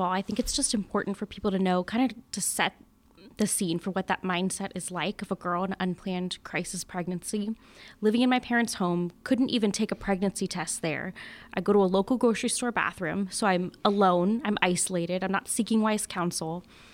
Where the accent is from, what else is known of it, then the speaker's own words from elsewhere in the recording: California, United States; And I always tell people that even though I'm from California, my family was and is very normal.